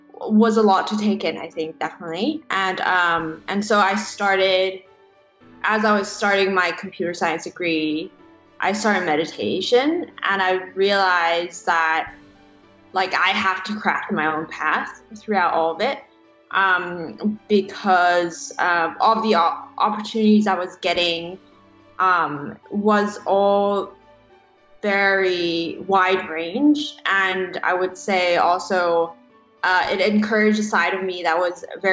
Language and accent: English; Hong Kong; I'm from Hong Kong originally, so Chinese parents.